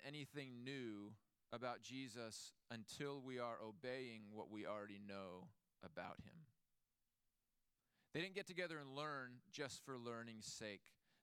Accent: Arizona, United States; And I'm from Arizona, if you don't know me.

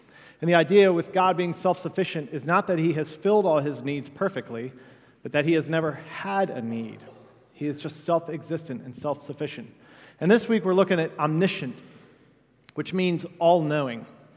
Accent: Virginia Beach, Virginia, United States; I grew up in Virginia Beach, in a suburb of Virginia Beach

